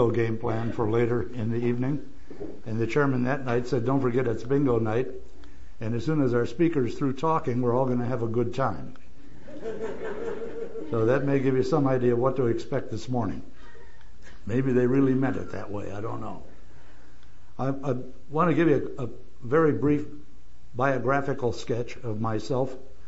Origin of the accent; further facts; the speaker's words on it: Cleveland, Ohio, United States; moved away as an adult; also born or lived in Hawaii; I was born in Cleveland, Ohio, so I'm one of those Yankees. I lived there for 49 years